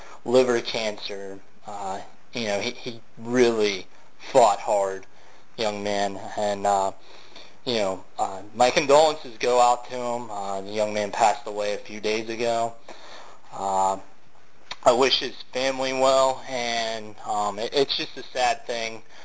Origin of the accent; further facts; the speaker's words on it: Pennsylvania, United States; Pennsylvania is my home state. So, I feel really connected to this young man.